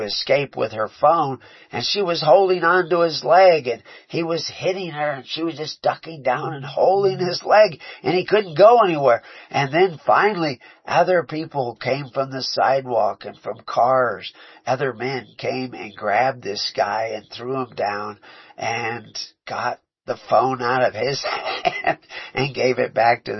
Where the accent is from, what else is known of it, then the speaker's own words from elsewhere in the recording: Houston, Texas, United States; But I grew up down south in Houston.